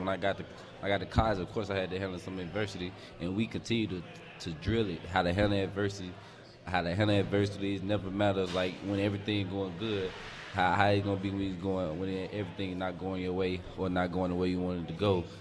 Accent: Mississippi, United States; And I'm from Mississippi.

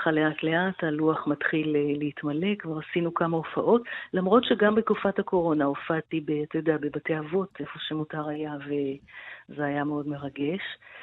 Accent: Tel Aviv, Tel Aviv District, Israel; הבית הישן שגדלתי בו, ולקחתי אותם ממש לבית הישן שלי ברחוב המלך ג'ורג' בתל אביב

